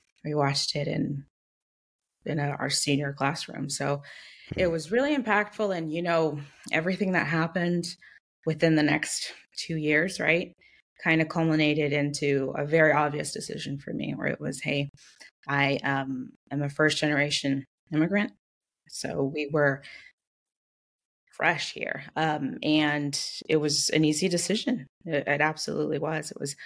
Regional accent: Wheaton, Maryland, United States; I grew up in Wheaton, Maryland, right outside of D.C.

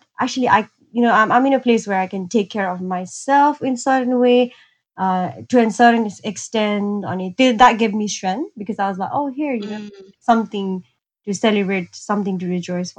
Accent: Kathmandu, Bagmati, Nepal; I grew up in Kathmandu. Briefly went to Brunei

